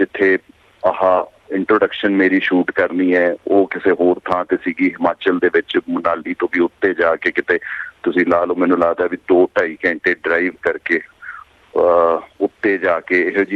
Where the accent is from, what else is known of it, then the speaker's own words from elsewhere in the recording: Punjab, India; also born or lived in Uttar Pradesh; now in Mumbai, India; ਮੈਂ ਪੜ੍ਹਦਾ ਸੀ ਪੰਜਾਬ ਦੇ ਵਿੱਚ, ਮੈਂ ਜੰਮਿਆ ਸੀ UP 'ਚ, ਅਤੇ ਮੈਂ ਆਪਣੀ ਸਕੂਲਿੰਗ ਅਤੇ ਕਾਲਜ ਸਾਰਾ ਕੁਛ ਜਿਹੜਾ ਹੈਗਾ ਜੀ ਪੰਜਾਬ ਤੋਂ ਕੀਤਾ, ਪਟਿਆਲੇ ਤੋਂ, ਚੰਡੀਗੜ੍ਹ ਤੋਂ, ਨਾਭੇ ਤੋਂ